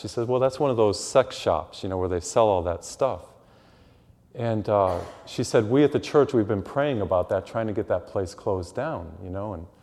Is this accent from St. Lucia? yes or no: no; Massachusetts, United States; They hear I'm from Massachusetts. They want to hear me speak.